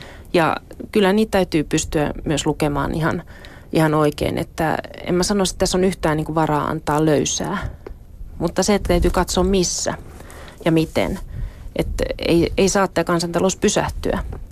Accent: Lohja, Uusimaa, Finland; also born or lived in Pyhäjärvi / Outokumpu; now in Espoo, Finland; lapsuuteni elin Lohjalla ja Lohjan ympäristössä silloisessa maalaiskunnassa nykyistä Suurlohjaa. Kansakoulun kävin siellä Oulun läänin Pyhäjärvellä ja jatkoin sitä sitten Outokummussa. Ja kyllä mä suurimman osan elämästäni on kuitenkin asunut Espoossa

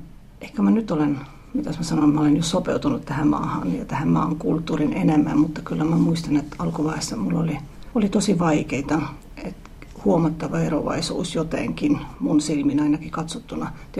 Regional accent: Estonia; Finnish is a second language; moved away as an adult; now in Finland; mä oon syntynyt Virossa, mä oon kasvanut siellä, mä oon saanut koulutuksen siellä. Eli kaikki minussa on virolaista.

